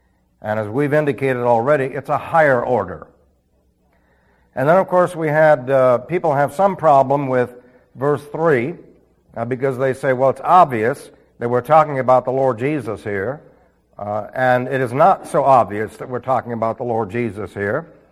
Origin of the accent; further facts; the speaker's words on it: New York City, New York, United States; born there; See, I was born in New York City, and so when we went to California